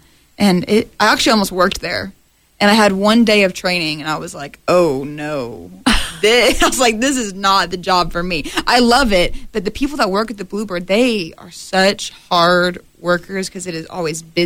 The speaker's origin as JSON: {"language": "English", "town": "Edna", "region": "Texas", "country": "United States", "said": "I'm from Edna, Texas, about 2 hours south of Houston, way south."}